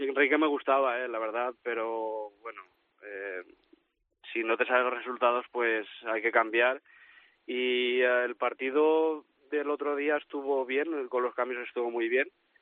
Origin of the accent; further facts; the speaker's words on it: Spain; me traje bastantes cosas de España, tengo la bandera, tengo la camiseta, tengo bastantes cosas, porque me siento muy español